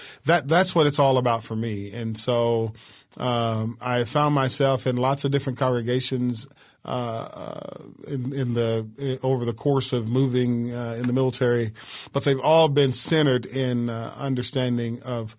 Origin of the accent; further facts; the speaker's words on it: United States; But I'm also an American. I mean, I'm proud to be an American. I served my country for 22 years in the military, and I was real proud of that. But I'm also an African American